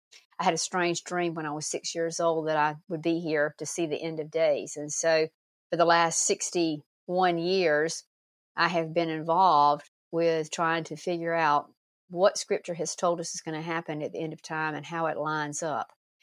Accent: the South, United States; many people think that I was not from the South, because I actually have less of a drawl than some of the people that I grew up with.

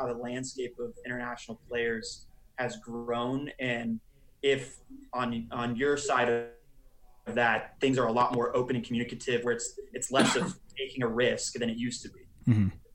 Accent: Dallas, Texas, United States; I grew up in Dallas.

